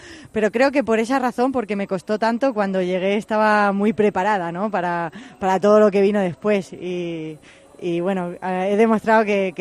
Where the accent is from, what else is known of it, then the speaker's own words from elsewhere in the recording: Talavera de la Reina, Castilla-La Mancha, Spain; No, soy de Talaverana.